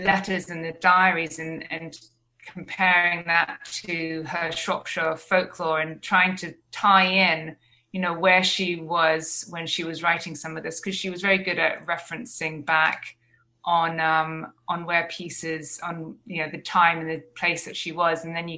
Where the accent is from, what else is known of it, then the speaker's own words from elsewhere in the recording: Jersey; I grew up in Jersey, so I feel that I want to explore the folklore of Jersey, because there's quite a lot there as well.